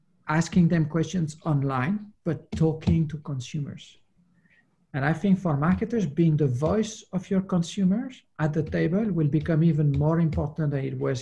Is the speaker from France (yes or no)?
yes; French Caribbean, France; I come from the French Caribbean. Everybody sees me as a French person.